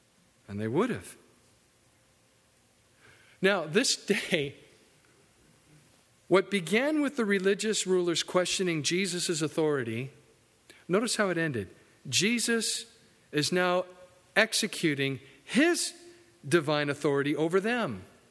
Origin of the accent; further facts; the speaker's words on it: United States; And I'm an American. And I live in the South.